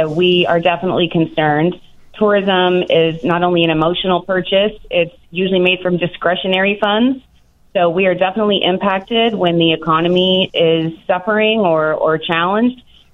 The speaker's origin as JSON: {"language": "English", "region": "New York", "country": "United States", "said": "And I'm from New York, so I definitely, you know, it's not to be naive"}